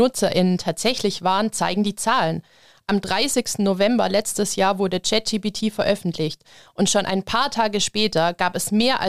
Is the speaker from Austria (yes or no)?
no; Baden-Württemberg, Germany; und da würde ich als Schwäbin sagen, Obacht!